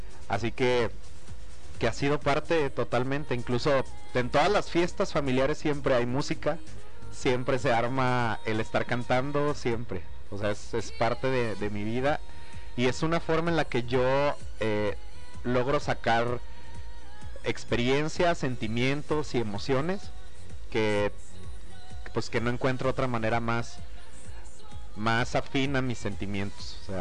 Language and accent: Spanish; Guadalajara, Jalisco, Mexico; sí, soy orgullosamente tapatío